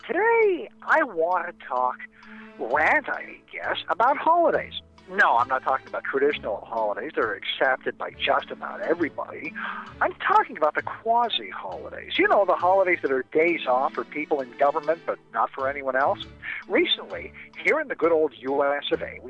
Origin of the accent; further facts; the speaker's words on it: Missouri, United States; But some states, like my home state of Missouri, not only added MLK Day